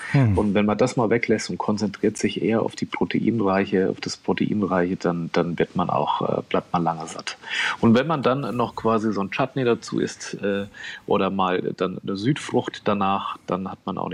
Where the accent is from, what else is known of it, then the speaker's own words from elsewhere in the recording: Aschaffenburg, Bavaria, Germany; Fränkisch, das ist meine ursprüngliche Heimat, wo ich herkomme, Aschaffenburg-Unterfranken.